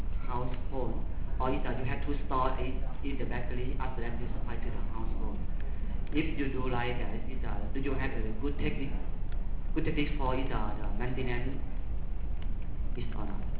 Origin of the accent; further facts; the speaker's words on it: Laos; I am the delegate from Lao.